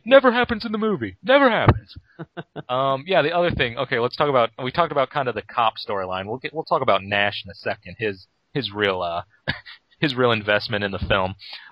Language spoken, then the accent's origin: English; Laos; I'm from Laos.